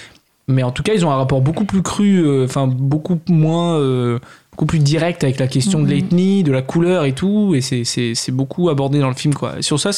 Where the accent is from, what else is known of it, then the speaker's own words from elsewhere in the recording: Île-de-France, France; Je suis du Sud parisien, s'il te plaît.